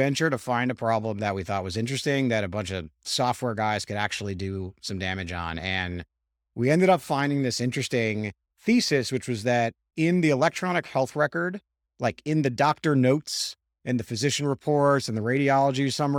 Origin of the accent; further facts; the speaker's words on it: New York City, New York, United States; Any sort of like Jewish kid growing up in New York City who doesn't get let into any bar or any nightclub because I don't look cool.